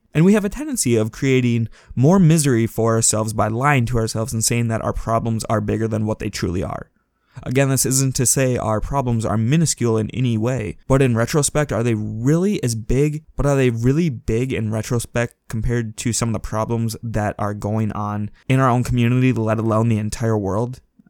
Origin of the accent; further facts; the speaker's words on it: Minnesota, United States; So I'm from Minnesota, and right now we just had a week here where it did not get above negative 20 degrees.